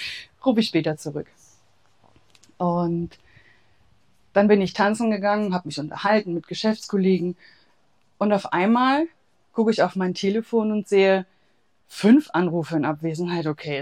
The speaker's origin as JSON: {"language": "German", "town": "Leipzig", "region": "Saxony", "country": "Germany", "tie": "born there", "lives_now": "Würzburg, Germany", "said": "ich wohne in Würzburg, bin gebürtig aus Leipzig."}